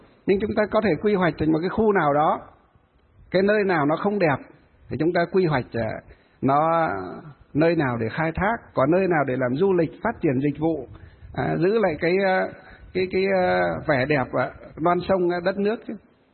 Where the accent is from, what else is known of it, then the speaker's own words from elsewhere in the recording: Hòa Bình, Vietnam; Quê hương của tôi trên Hòa Bình, tôi nói mấy lần với các bác lãnh đạo ở tỉnh, ở huyện, cứ dọc hai bên ven đường là cái dãy núi nó đẹp như thế.